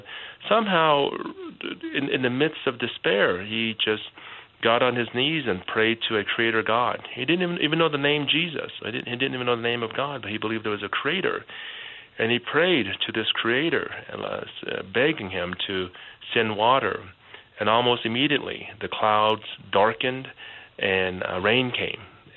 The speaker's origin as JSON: {"language": "English", "region": "Arkansas", "country": "United States", "tie": "born or raised there", "also_born_or_lived": "Vietnam", "said": "I tell them that I'm ethnic Chinese. I was born in Vietnam, but I grew up in a foreign country called Arkansas."}